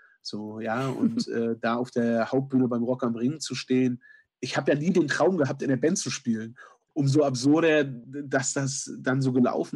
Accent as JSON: {"language": "German", "region": "Mecklenburg-Vorpommern", "country": "Germany", "said": "Ja, wir kommen aus Mecklenburg-Vorpommern, wir machen jetzt seit Jahren unser eigenes Dorffest hier."}